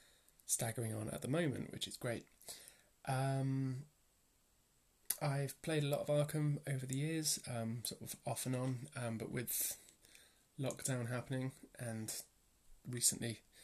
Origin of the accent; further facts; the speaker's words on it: Bristol, South West England, United Kingdom; I'm a player from Bristol in England.